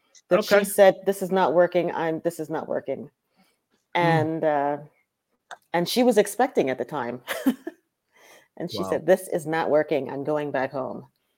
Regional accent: Brooklyn, New York, United States; And, she's from Brooklyn. I'm from Brooklyn.

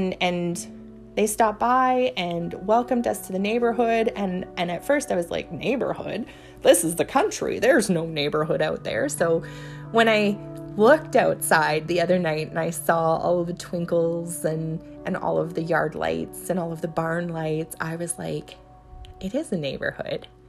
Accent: Alberta, Canada; So we're from Alberta. We've got the big cities like Calgary and Edmonton, and we have the smaller cities like Lethbridge and Red Deer.

